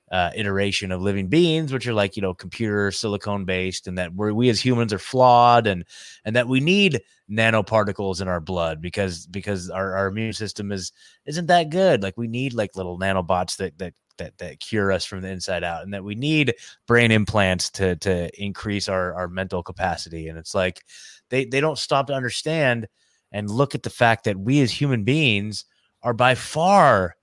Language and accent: English; Eugene, Oregon, United States; So I'm from Oregon, right? Eugene, Oregon, which is like the hippie capital of the world.